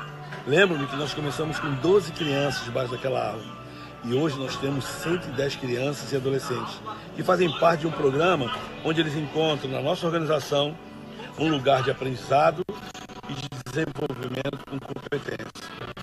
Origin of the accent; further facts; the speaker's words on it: Rio de Janeiro, Brazil; Eu confesso para vocês que eu tenho 60 anos, sou carioca da Gema.